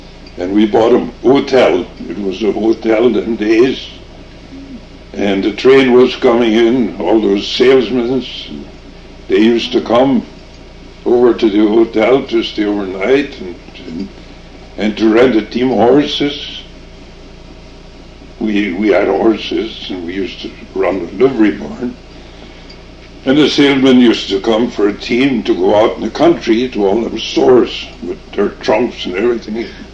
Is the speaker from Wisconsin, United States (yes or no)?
yes; Namur, Wisconsin, United States; born there; I was born in Namur, half a mile west of Namur, between the bay and Namur, on a farm. And we was on the farm till I was about 3 years old.